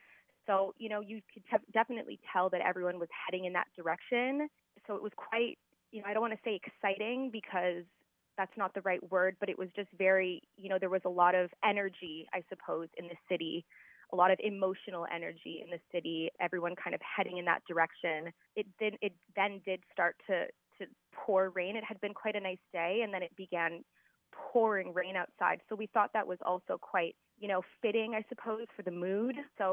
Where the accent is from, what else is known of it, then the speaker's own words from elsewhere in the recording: Sudbury, Ontario, Canada; moved away as an adult; now in London, United Kingdom; I am from Sudbury, born and raised, but I have been living in overseas in the UK since 2018, on and off. So I'm currently living between London and Liverpool.